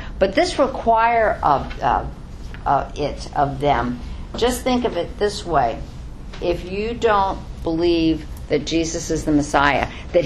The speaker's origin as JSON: {"language": "English", "region": "New York", "country": "United States", "accent": "New York", "said": "You know, not with the New York accent. So, that was not my New York accent that I just said."}